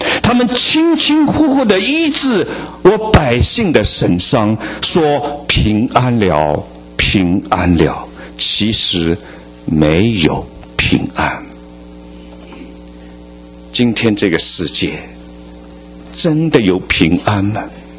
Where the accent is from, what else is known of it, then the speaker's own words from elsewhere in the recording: Shanghai, China; 作为一个上海人，我感到惭愧。